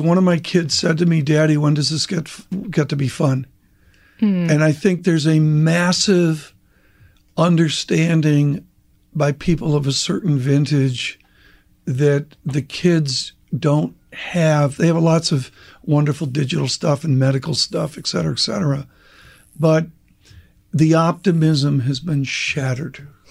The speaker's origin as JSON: {"language": "English", "town": "Rochester", "region": "New York", "country": "United States", "tie": "born or raised there", "said": "Rochester, New York, with Kodak."}